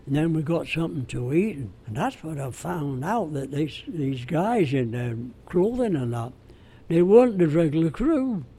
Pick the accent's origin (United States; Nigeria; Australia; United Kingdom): United Kingdom; Bradford, Yorkshire and the Humber; born or raised there